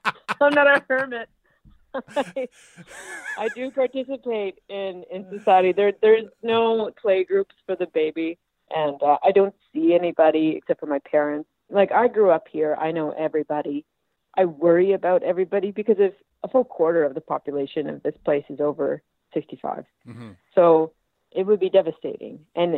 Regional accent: Mabou, Nova Scotia, Canada; also born or lived in Toronto; I live in my hometown, my home village in Mabu, in Cape Breton right now. So I moved out of Toronto late 2015, and I moved back to Nova Scotia.

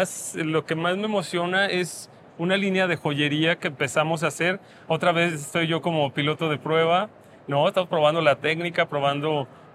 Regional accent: Michoacán, Mexico; el que tenemos en Michoacán, en mi pueblo

